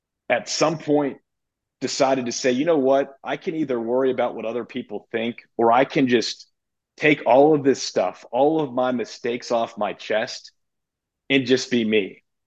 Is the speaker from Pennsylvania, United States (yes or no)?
yes; Pittsburgh, Pennsylvania, United States; Buddy of mine, so I'm from Pittsburgh. Buddy of mine who went to a rival high school